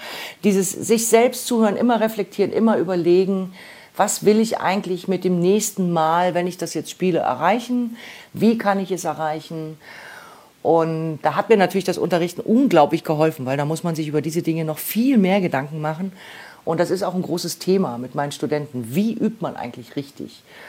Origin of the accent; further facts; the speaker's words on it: Cottbus, Brandenburg, Germany; Also ich bin wirklich in Cottbus aufgewachsen.